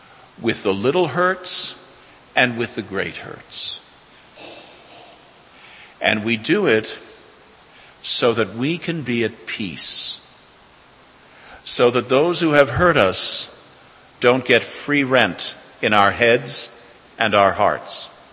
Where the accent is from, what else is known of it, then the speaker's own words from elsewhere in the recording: Ireland; I'm Irish. I'm genetically programmed not to forgive.